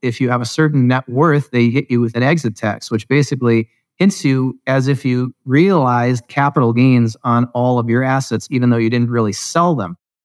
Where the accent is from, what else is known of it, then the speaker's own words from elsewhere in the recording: United States; And the U.S., I'm American. I was born. I was raised there. I have family there.